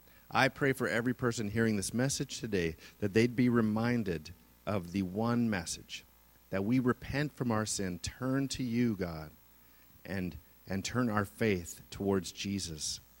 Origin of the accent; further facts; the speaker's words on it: Canada; Not many of us who are born and raised in Canada have faced persecution solely for our beliefs.